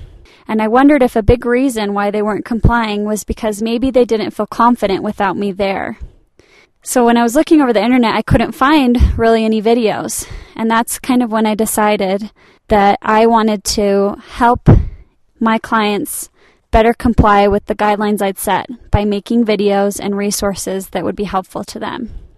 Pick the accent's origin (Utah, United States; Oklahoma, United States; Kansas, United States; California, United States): Utah, United States; Salt Lake City; I grew up in Salt Lake City, Utah.